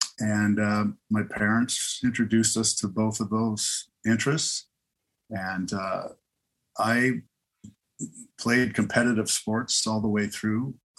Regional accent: London, Ontario, Canada; also born or lived in Toronto; I was born in Toronto. I grew up in London, Ontario.

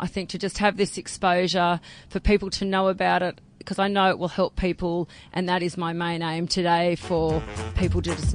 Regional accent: Iffley Station, Queensland, Australia; I'm from Iffley Station.

